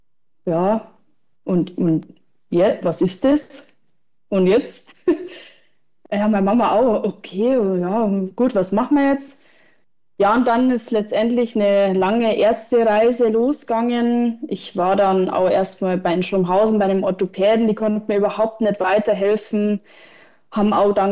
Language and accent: German; Bavaria, Germany; ich bin 28 Jahre und komme aus Bayern, also in der Nähe von Augsburg, so Augsburg-Ingolstadt in der Mitte ungefähr